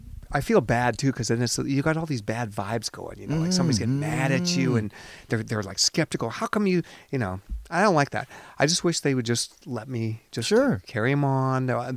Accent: Seattle, Washington, United States; I grew up in Seattle, which doesn't mean I wasn't a rock guy.

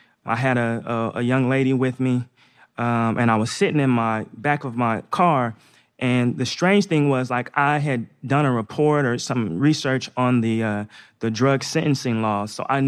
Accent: Northeast, United States; Yeah, so I grew up in the Northeast. I played basketball just like all the other kids when I was young.

